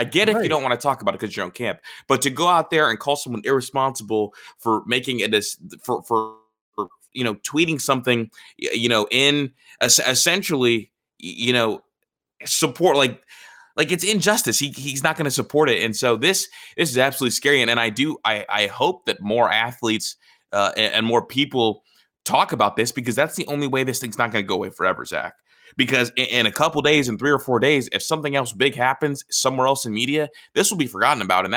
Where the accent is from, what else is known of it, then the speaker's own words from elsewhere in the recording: Akron, Ohio, United States; I'm from Akron, Ohio. He opened up a school literally 5 minutes from me